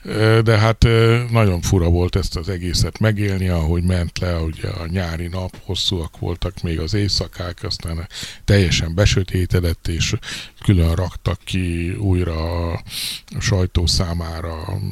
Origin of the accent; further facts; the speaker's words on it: Hungary; szerencsém volt ezzel az, hogy magyar vagyok